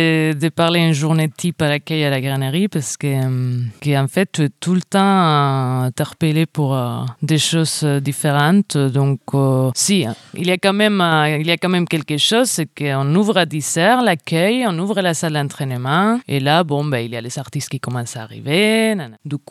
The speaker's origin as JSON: {"language": "French", "country": "Spain", "moved": "yes", "lives_now": "Toulouse, France", "said": "Je viens d'Espagne en fait, ça fait 7 ans que je suis en France."}